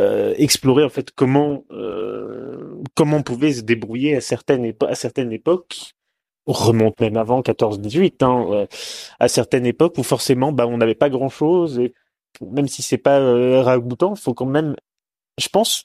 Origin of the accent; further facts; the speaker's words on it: Normandy, France; Non, je dis normand, on est normand.